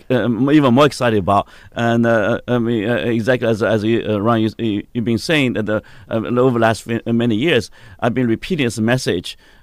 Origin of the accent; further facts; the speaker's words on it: Suzhou, Jiangsu, China; was born and raised in China, a city called Suzhou, China. I'm going back this weekend